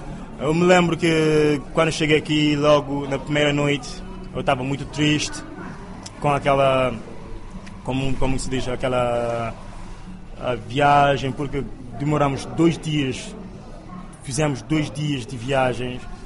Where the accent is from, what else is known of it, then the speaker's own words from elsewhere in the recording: Cape Verde; Em Cabo Verde temos praticamente 27 todos os dias. Faz muito calor, mas não como aqui. Eu sou da África